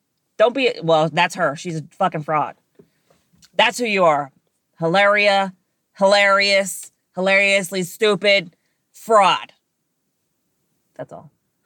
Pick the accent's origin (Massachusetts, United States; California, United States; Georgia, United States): Massachusetts, United States; Boston; accent: Boston; now in New York, United States; I was born in Boston to a bunch of white people.